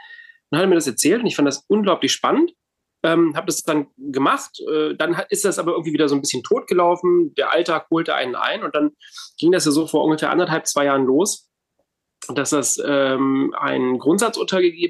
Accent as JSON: {"language": "German", "town": "Hanover", "region": "Lower Saxony", "country": "Germany", "said": "ich komme aus Hannover, bin 45 Jahre alt"}